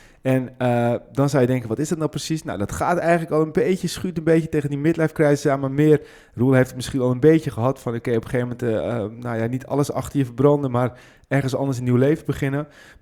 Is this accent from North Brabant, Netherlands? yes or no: no; Hem, North Holland, Netherlands; now in Zwaag, Netherlands; 41 jaar. Dus ik ben in vergelijking met jou nog een broekie. Ik zeg altijd, ik kom oorspronkelijk uit Hem. Maar ik woon nu in Zwaag